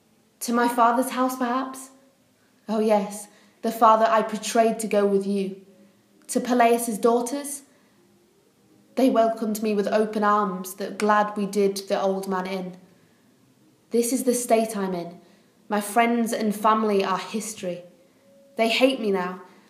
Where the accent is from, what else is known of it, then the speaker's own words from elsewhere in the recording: York, Yorkshire and the Humber, United Kingdom; accent: southern twinge; also born or lived in Leeds; I'm originally from Leeds, but I've lived in York for most of my life. Both my parents are from South, so I've got a kind of southern twinge, but I'm mostly Yorkshire, York.